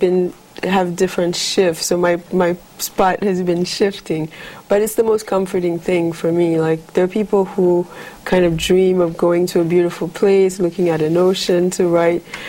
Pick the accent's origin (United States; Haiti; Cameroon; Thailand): Haiti; growing up in Haiti